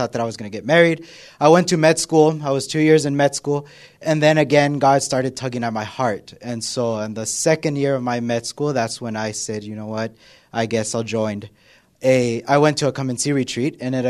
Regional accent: El Paso, Texas, United States; I am from El Paso, Texas, so I am a Texan at heart.

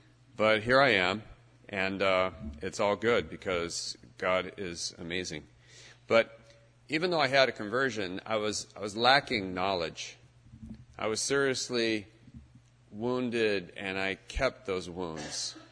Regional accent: Los Angeles, California, United States; I'm originally from Los Angeles

